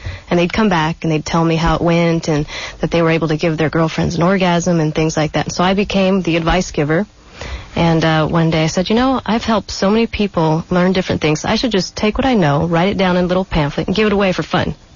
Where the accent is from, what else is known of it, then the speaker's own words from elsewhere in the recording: California, United States; I grew up in the San Francisco Bay Area.